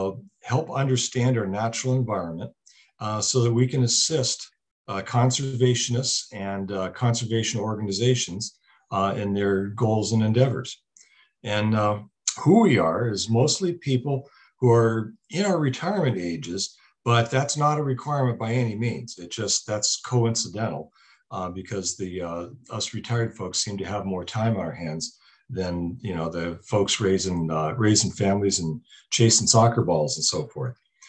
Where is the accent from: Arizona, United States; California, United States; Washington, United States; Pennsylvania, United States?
Pennsylvania, United States; moved away as an adult; also born or lived in Idaho Falls; now in Sandpoint, United States; Well, I grew up in Pennsylvania, and after college, I moved to Idaho Falls to work at the Idaho National Laboratory.